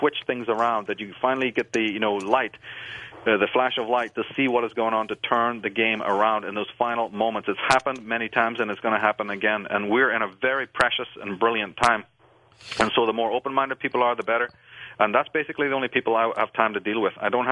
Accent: Ireland; growing up in Ireland taught me this, is things become very lucid

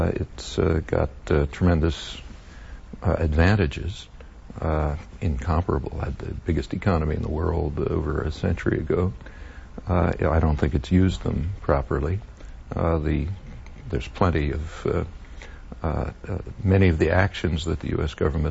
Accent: Philadelphia, Pennsylvania, United States; born there; I was born in 1928 in Philadelphia, immigrant, first-generation immigrant family, Jewish.

